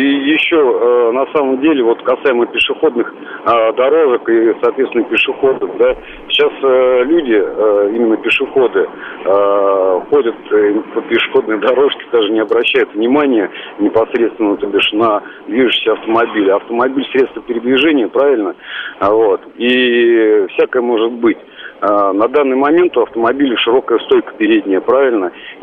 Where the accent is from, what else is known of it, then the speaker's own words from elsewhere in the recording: Moscow, Russia; я не гражданин Беларуси, я москвич.